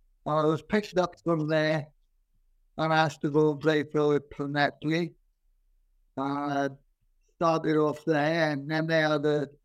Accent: Liverpool, North West England, United Kingdom; born there; I'm English. I was born in Liverpool. My parents are all from Liverpool.

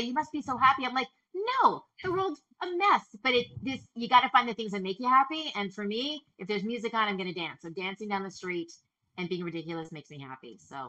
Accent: Canada; And I thought, no, I'm Canadian.

